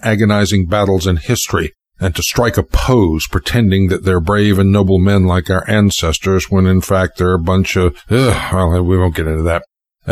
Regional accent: Southern United States, United States; being a Southerner myself

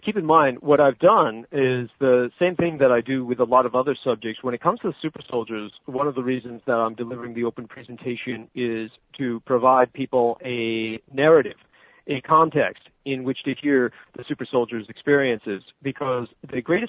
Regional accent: San Francisco, California, United States; growing up in the Tenderloin, being exposed to so many of the horrors that I was exposed

